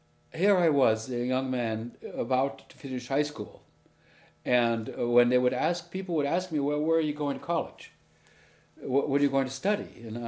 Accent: Paterson, New Jersey, United States; I was born in January 29th, 1934, in Paterson, New Jersey.

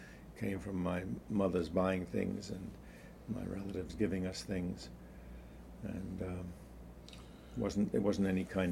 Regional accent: New York City, New York, United States; born there; And I was born in New York, uptown in Washington Heights area, and it's just 80 years ago.

